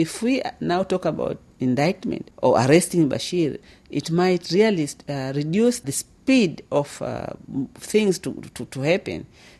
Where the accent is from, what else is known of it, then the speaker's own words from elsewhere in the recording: Zanzibar, Tanzania; when I was growing up in Zanzibar, I really wanted to be working with the army as in the Air Force Division.